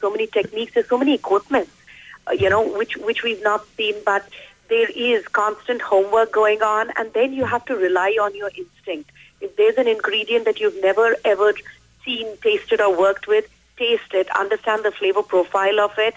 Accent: India; I grew up in India, and that's my foundation, and I try to celebrate it as much as possible.

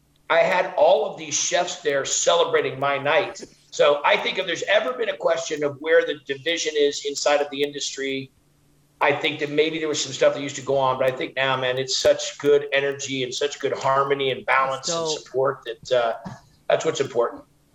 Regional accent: California, United States; I grew up in Northern California. And my mom was from Georgia, North Carolina area. And so I was raised eating grits and collard greens.

